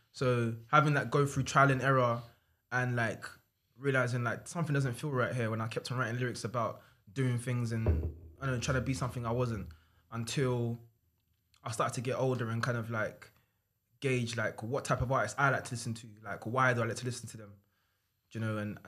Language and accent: English; United Kingdom; Obviously I'm Nigerian as well, obviously, but I'm British Nigerian.